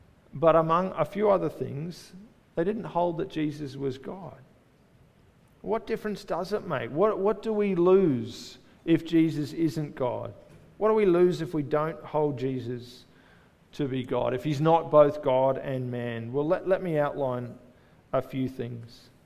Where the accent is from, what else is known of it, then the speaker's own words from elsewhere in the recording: Indooroopilly, Queensland, Australia; the church we grew up in Indooroopilly. And not long after we moved to Sydney for Bible college